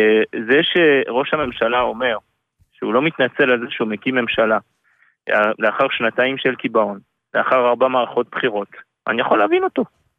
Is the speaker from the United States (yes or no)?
no; France; Hebrew is a second language; now in Israel; אני בא מצרפת, כפי שאתה שומע.